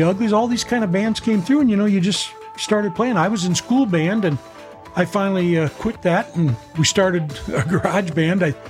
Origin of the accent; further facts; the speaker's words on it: Worthington, Minnesota, United States; also born or lived in Sioux City, Iowa; Well, I was born in Sioux City, Iowa, but we moved to Worthington, and that's where Paul was living, and went at a very young age.